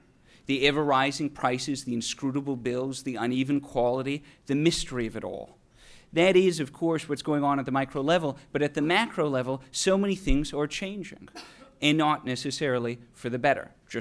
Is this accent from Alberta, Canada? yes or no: no; Winnipeg, Manitoba, Canada; I grew up in Winnipeg, which is smack dab in the middle of Canada. It's a city roughly the size of Indianapolis. I went to medical school there.